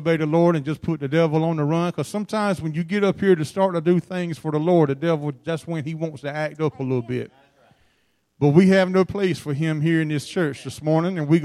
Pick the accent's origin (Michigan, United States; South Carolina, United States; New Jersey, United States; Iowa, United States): South Carolina, United States; Dillon; I'm from Dillon, South Carolina, and the big city of Dillon.